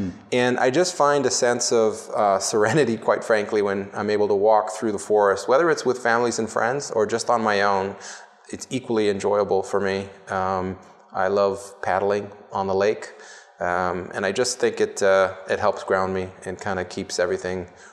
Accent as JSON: {"language": "English", "town": "Toronto", "region": "Ontario", "country": "Canada", "tie": "born or raised there", "said": "So my parents came in the 60s from Italy. I'd say lower middle class. But I was born and raised in Toronto."}